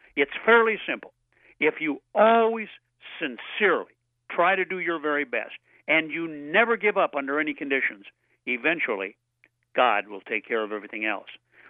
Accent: North Dakota, United States; I grew up in poverty in North Dakota, so in the summer I had to get a job since I was 10 years of age.

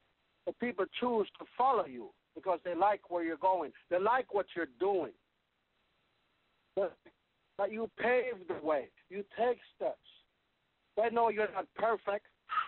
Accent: Jamaica; I could tell you a story about all that after growing up in Jamaica in the bushes, after coming out and living in the city for a while.

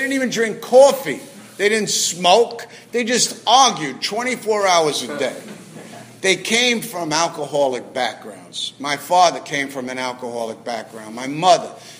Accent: New York, United States; It was like, you would think like, wow, because I'm from New York. Structure, formality, discipline.

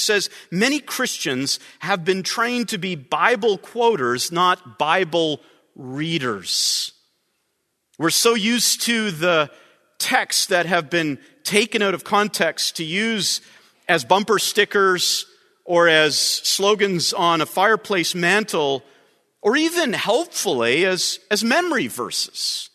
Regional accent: Canada; born there; including the President of the United States, because I was born in Canada.

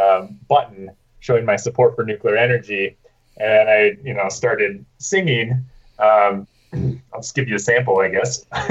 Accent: United Kingdom; oh, you're a British lobbyist, you're British, and started yelling at me for being British.

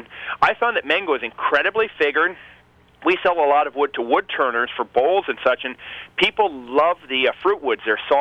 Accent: Montana, United States; I'm from Montana, and I live very close to Yellowstone Park.

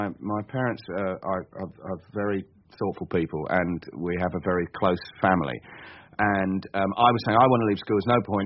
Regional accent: London, United Kingdom; born there; also born or lived in Germany; But my accent is entirely real. I was, and why wouldn't it be? I was born in southeast London.

